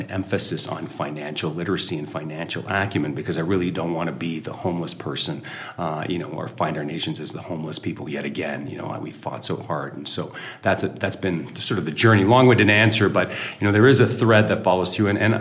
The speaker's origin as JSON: {"language": "English", "town": "Montreal", "region": "Quebec", "country": "Canada", "tie": "born or raised there", "said": "I'm here on Wendat. My nation's just outside of Quebec City, though I grew up in Montreal."}